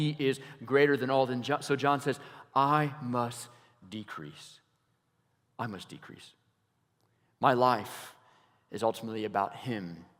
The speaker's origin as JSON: {"language": "English", "region": "Iowa", "country": "United States", "said": "Like, I'm from Iowa."}